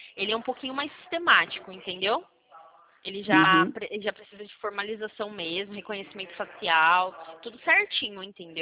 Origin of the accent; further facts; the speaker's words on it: Sumaré, São Paulo, Brazil; Não, não, eu sou do estado de São Paulo, sou do estado de São Paulo, sim, porém eu sou de Sumaré, interior de São Paulo.